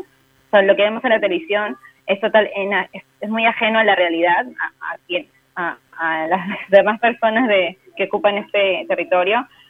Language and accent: Spanish; Peru; Bueno, yo soy de Perú